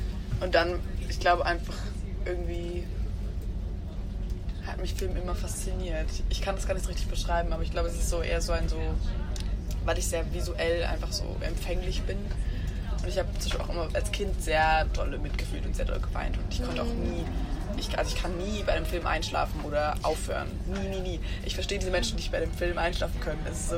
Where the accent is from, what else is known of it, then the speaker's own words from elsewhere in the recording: Berlin, Germany; ich bin in Berlin aufgewachsen